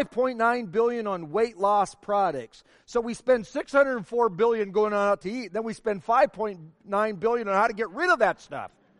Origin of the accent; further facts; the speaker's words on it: Iowa, United States; I'll proudly admit that I'm from Iowa or whatever